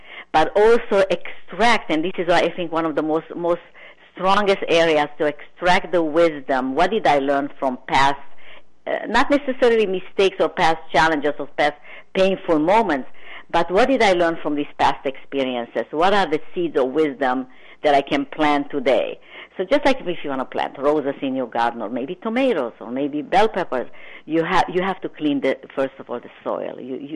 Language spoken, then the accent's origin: English; Romania; especially my childhood, growing up in Romania in a communist country, along with my mom, no siblings